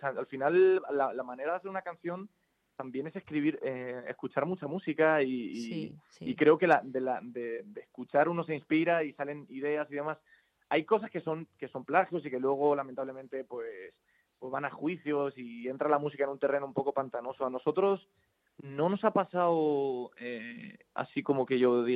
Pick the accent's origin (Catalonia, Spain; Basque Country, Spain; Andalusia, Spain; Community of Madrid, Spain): Community of Madrid, Spain; Madrid; tocar en Madrid, nosotros somos de Madrid